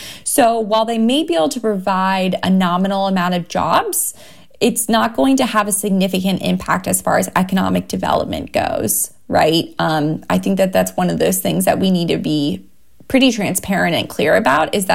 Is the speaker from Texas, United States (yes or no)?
yes; Texas, United States; In my home state of Texas, one fire broke out in the community of Port Arthur, and it burned for nearly 100 days.